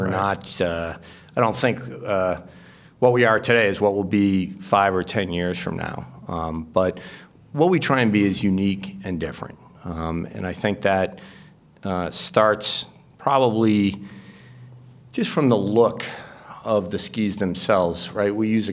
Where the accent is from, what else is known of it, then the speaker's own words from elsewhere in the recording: Franconia, New Hampshire, United States; So I grew up skiing up in Franconia, New Hampshire.